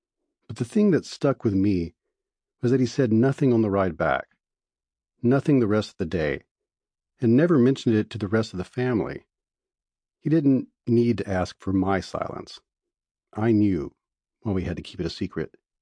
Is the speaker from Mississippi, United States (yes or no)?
yes; Mississippi, United States; Growing up in Mississippi, like many in my generation, these kinds of arguments were part of our daily lives